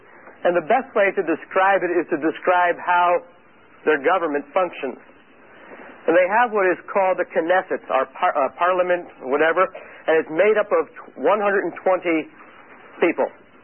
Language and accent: English; New Jersey, United States; moved away as an adult; also born or lived in Israel; I'm from New Jersey. That's pronounced New Jersey, not New Jersey. And I have lived in Israel on and off for the last 20 years